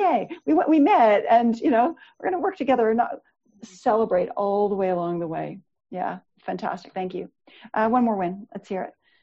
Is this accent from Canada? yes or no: yes; Canada; I'm Canadian.